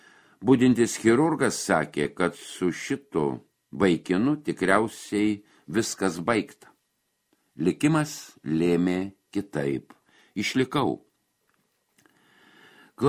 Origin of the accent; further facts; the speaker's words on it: Kybartai, Marijampolė County, Lithuania; Užaugau Kyvartuose, čia baigiau vidurinę mokyklą.